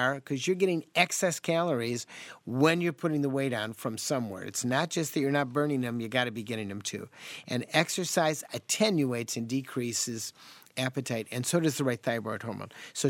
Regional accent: Chicago, Illinois, United States; Now, I am from Chicago, so I start with a deficit, being from the Windy City.

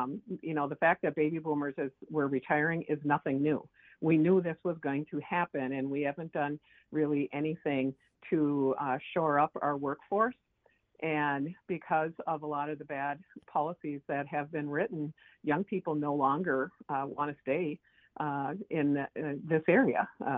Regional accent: Somerset, Wisconsin, United States; I was born and raised in Somerset, Wisconsin, on a farm near Bass Lake. We were a dairy farm

